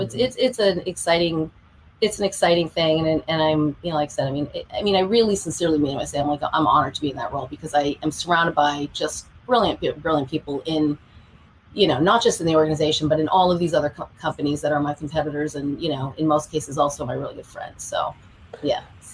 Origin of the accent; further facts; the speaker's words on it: Massachusetts, United States; I'm from Massachusetts originally.